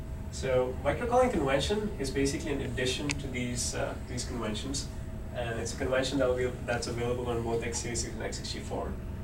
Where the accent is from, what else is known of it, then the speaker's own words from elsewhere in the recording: India; born there; also born or lived in Canada; But essentially, I was born in India and pretty much raised everywhere. Most recently, Canada. I was there for 8 years for my undergrad.